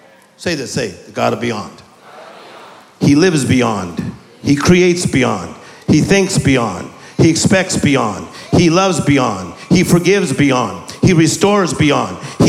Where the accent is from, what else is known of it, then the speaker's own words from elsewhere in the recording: Compton, California, United States; I'm from Compton, California. I'm from the inner city. I am from what they call the ghetto, the same place as Venus and Serena Williams, same as … I'm proud of being from there.